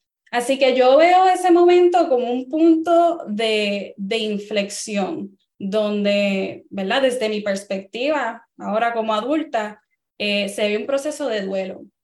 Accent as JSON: {"language": "Spanish", "town": "Carolina", "country": "Puerto Rico", "tie": "born or raised there", "said": "yo me crié en Carolina, Puerto Rico, una familia pudiente. Mis padres son médicos dominicanos. Mi papá es un hombre negro, mi mamá es una mujer blanca y tengo una hermana mayor negra."}